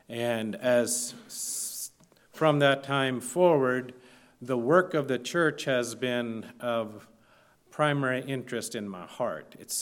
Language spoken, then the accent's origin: English; Ohio, United States; Yes, we are from Ohio, my wife and I, and we've never been this part of Texas before